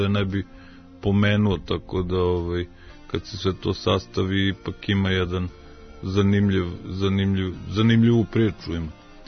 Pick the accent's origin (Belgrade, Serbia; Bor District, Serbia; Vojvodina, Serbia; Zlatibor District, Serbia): Belgrade, Serbia; ja sam pisac iz Beograda